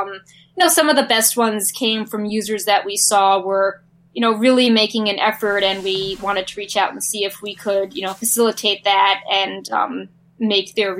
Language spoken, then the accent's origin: English; New York, United States; I mean, I'm from New York, like, you see all sorts of crazy things happening in the city.